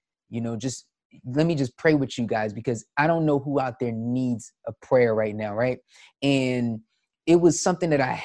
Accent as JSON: {"language": "English", "town": "Willingboro", "region": "New Jersey", "country": "United States", "said": "And I'm from Willingboro."}